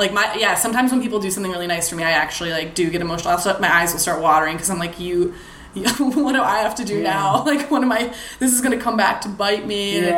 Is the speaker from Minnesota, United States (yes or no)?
yes; Minnesota, United States; now in Los Angeles, United States; I'm from Minnesota where people are friendly all the time.